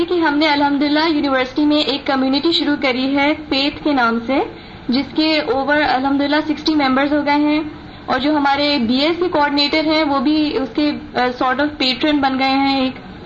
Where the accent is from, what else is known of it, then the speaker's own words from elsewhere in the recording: Thatta, Sindh, Pakistan; میں ڈسٹرکٹ ٹھٹا سے آئی ہوں اور ابھی فورتھ پیج میں زیر تعلیم ہوں. جی استاد میں ہاسٹل میں رہتی ہوں